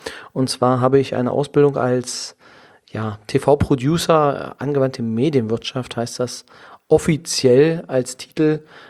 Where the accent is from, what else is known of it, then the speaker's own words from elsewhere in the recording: Saxony-Anhalt, Germany; Ich komme aus der Nähe von Magdeburg, im schönen Sachsen-Anhalt bin ich geboren, dort auch zur Schule gegangen, habe mein Abitur dort absolviert